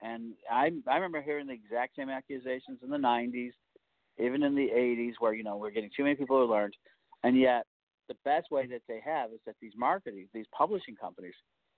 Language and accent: English; Chicago, Illinois, United States; In Chicago, my hometown, there was at one time like 15 metaphysical stores in the 90s, and now there's three or four at most.